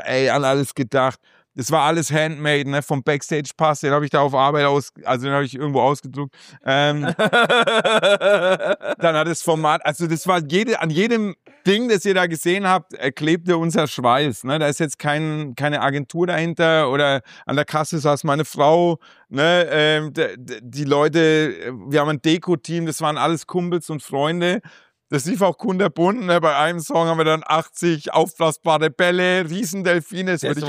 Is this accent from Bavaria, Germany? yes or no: yes; Bamberg, Bavaria, Germany; ey, wir sind aus Bamberg, so schaut's da aus, wir sind die Repräsentanten